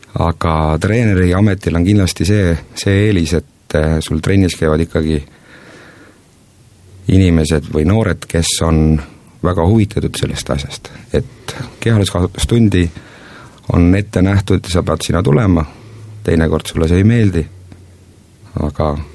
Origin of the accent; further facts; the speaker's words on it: Pihtla, Saare County, Estonia; born there; olen sündinud Pihtla vallas, käinud Kaali koolis ja vanemad elavad mul seal